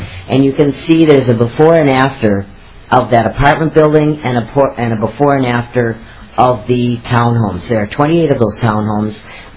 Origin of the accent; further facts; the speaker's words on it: Minneapolis, Minnesota, United States; I'm from East Phillips in Minneapolis.